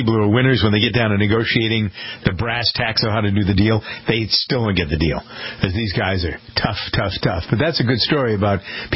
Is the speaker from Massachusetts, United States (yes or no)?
yes; Framingham, Massachusetts, United States; It's a real dairy farm in my hometown of Framingham, Massachusetts.